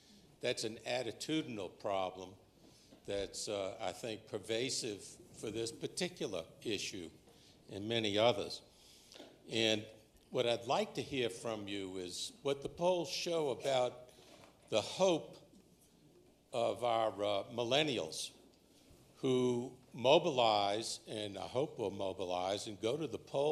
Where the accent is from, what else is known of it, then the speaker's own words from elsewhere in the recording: New Orleans, Louisiana, United States; I'm from New Orleans. Katrina territory.